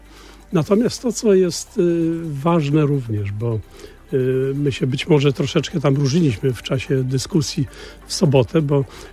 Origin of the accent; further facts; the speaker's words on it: Rumia, Pomeranian Voivodeship, Poland; born there; ja się urodziłem w Rumi, czyli na Kaszubach. Mój ojciec był Kaszubą, ale mam właśnie połowę krwi kaszubskiej, natomiast połowa to jest rosyjska